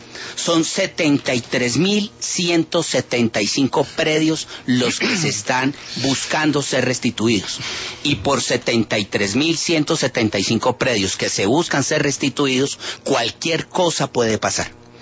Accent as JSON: {"language": "Spanish", "country": "Colombia", "said": "Nosotros como colombianos"}